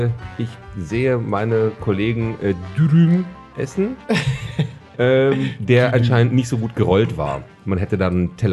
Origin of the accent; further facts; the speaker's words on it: Czechia; ich bin ja Tscheche.